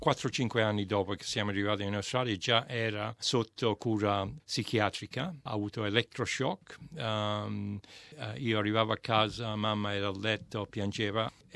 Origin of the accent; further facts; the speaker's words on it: Ercolano, Campania, Italy; io vengo da Ercolano, 8 chilometri da Napoli